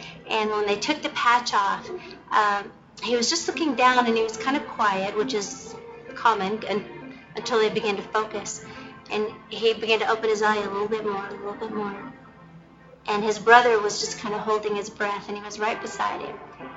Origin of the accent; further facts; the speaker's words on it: Texas, United States; I am from Texas.